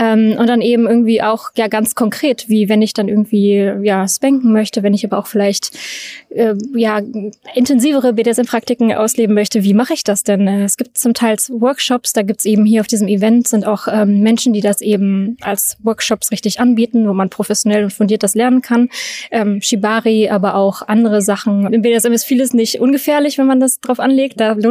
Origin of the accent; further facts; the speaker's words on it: North Rhine-Westphalia, Germany; Ich komme aus dem Ruhrgebiet.